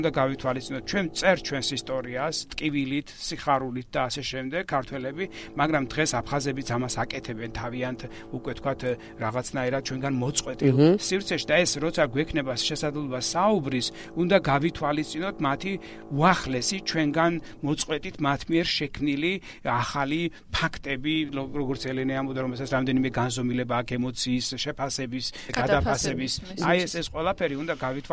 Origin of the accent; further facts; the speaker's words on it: Samegrelo-Zemo Svaneti, Georgia; მეზობელი კუთხიდან ვარ სამეგრელოდან. ჩვენ ვარ წარმოშობილი